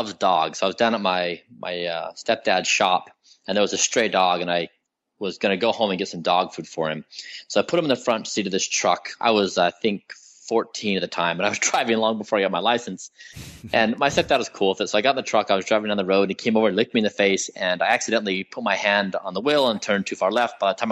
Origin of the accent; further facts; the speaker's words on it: Utah, United States; We grew up in Utah, and we lived just the 45 minutes south of Salt Lake. We had a bunch of fields around us and we went out and did our own thing all the time.